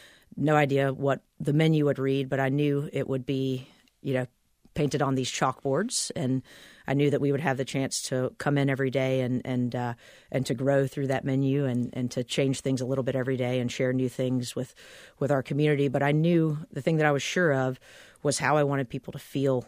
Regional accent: Kernersville, North Carolina, United States; also born or lived in Greensboro; Small town, you know, right in between Winston-Salem and Greensboro. I was born in Greensboro. We moved to Kernersville because my mother was a real estate agent.

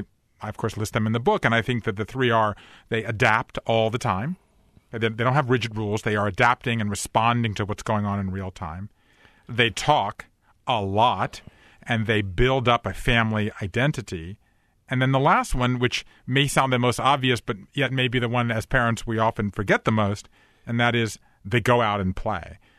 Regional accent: Savannah, Georgia, United States; I grew up in Savannah, Georgia, as you know.

